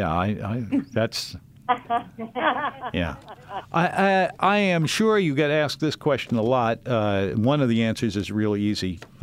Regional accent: New Orleans, Louisiana, United States; born there; Did you know I was born on Mardi Gras? I really was, and I was delivered by a doctor who was also a jazz musician.

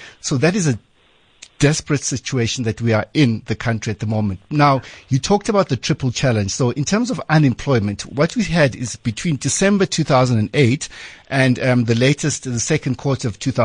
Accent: Eastern Cape, South Africa; I'm from the Eastern Cape

